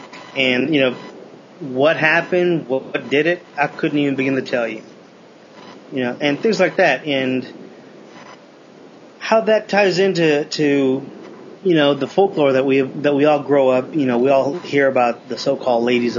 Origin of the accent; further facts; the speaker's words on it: Mexico; I grew up in Mexico, predominantly.